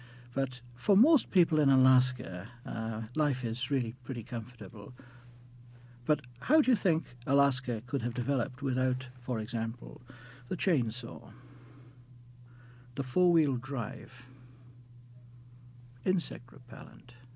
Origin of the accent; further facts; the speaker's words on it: Wales, United Kingdom; now in Belfast, United Kingdom; I'm Welsh. I was born in Wales, brought up in Wales, did my undergraduate work in Wales. Later I went to the United States to graduate school, and currently I teach American Economic History at the Queen's University in Belfast.